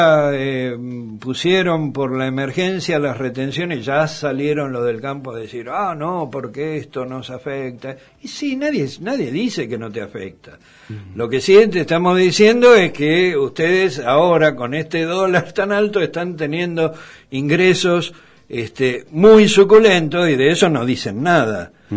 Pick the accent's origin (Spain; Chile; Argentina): Argentina; San Rafael, Mendoza; now in General Alvear, Argentina; yo soy del sur, de San Rafael. San Rafael y ahora Alvear.